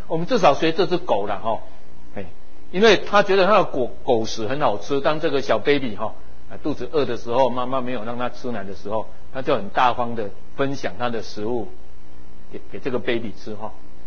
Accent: Taiwan; 所以我觉得对我们台湾人来讲，那个是我们，那个我们是一个挑战

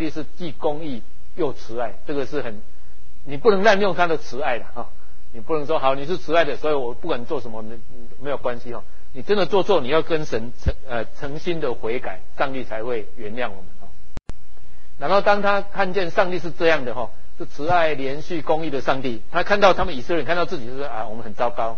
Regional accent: Taiwan; 一般我们台湾人、东方人比较在意是现

